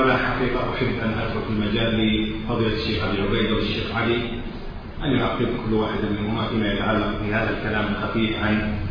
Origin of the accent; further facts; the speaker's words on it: Kuwait; accent: Kuwaiti; مثل ما نقول احنا في لهجتنا الكويتيه